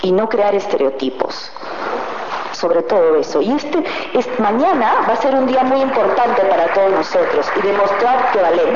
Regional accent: Peru; now in Leganés, Spain; de la revista Somos Latinos, soy peruana.

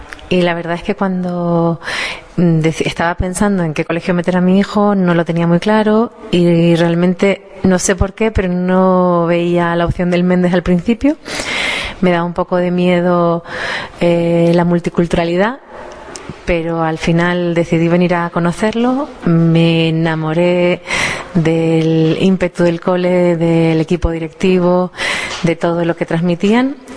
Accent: Canary Islands, Spain; accent: Canarian; Yo soy nueva en el barrio porque, si no lo he notado por el acento, soy canaria.

